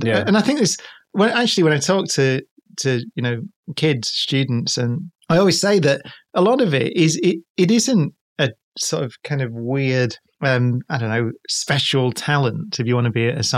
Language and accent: English; Manchester, North West England, United Kingdom; we're from Manchester